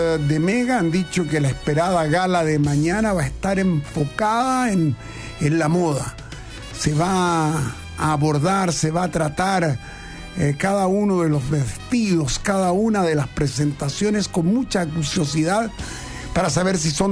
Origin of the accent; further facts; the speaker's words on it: Chile; somos los chilenos